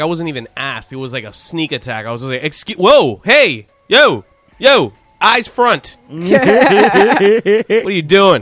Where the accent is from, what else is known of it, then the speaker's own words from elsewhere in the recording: Miami, Florida, United States; I just always hear, like, I'm originally from Miami, so like okay.